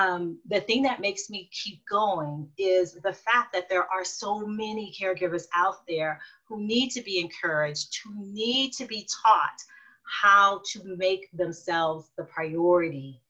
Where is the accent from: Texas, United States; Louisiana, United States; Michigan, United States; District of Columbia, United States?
Louisiana, United States; New Orleans; I'm from New Orleans, born and raised through and through. And gumbo was an integral part of my growing up.